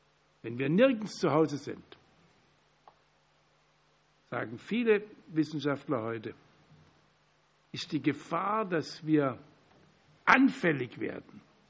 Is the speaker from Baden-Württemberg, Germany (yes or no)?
yes; Baden-Württemberg, Germany; Wenn Sie aufgewachsen sind im Schwarzwald, wie ich bin, haben Sie in den 50er, 60er Jahren selten jüdische Menschen erlebt.